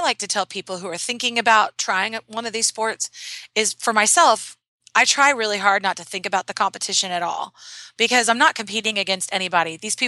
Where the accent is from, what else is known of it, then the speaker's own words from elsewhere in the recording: Missouri, United States; I grew up in Missouri and I hadn't been back in the summer in a while